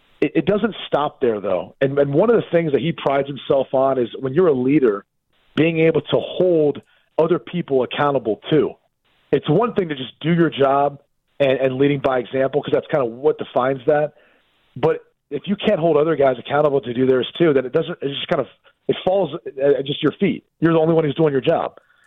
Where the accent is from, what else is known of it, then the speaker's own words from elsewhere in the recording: Columbus, Ohio, United States; I grew up in Columbus, so I understood that rivalry.